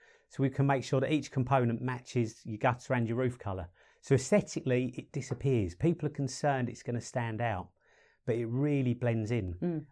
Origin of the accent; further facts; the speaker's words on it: London, United Kingdom; now in Perth, Australia; If you haven't guessed already, I'm from North London. Originally.